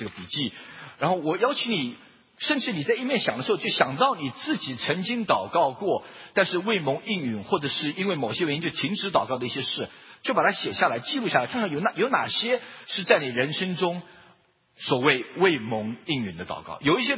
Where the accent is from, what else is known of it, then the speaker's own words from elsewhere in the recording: United States; also born or lived in Taiwan; 我是在我们老家是江苏，我是在台湾出生，那我是在美国长大。那我在念高中的时候，我住在 Boston。